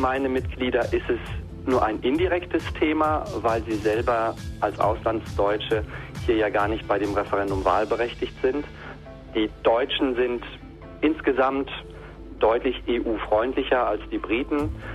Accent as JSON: {"language": "German", "country": "Germany", "moved": "as an adult", "lives_now": "United Kingdom", "said": "Ich fühle mich als Deutscher sehr pro-europäisch und verdanke ja auch die Einfachheit, mit der ich hier nach Großbritannien kommen konnte und meinen Dienst als Pfarrer hier antreten konnte"}